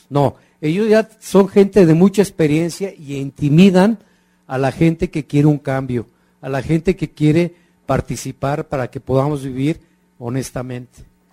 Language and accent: Spanish; Azcapotzalco, Mexico City, Mexico; vengo del pueblo de Santa Bárbara en Azcapotzalco.